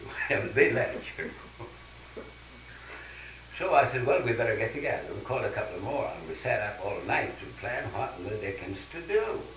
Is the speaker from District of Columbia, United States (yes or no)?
no; Joplin, Missouri, United States; we were supposed to have in my hometown, Joplin, we were supposed to have Red Cross, was to serve us dinner.